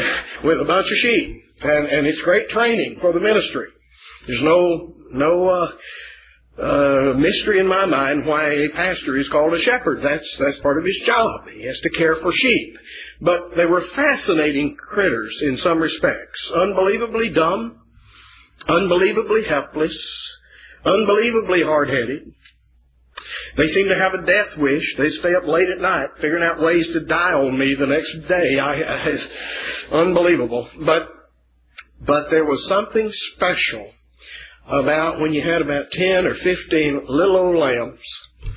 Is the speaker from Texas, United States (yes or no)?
yes; Texas, United States; I came from Texas, know nothing about cows.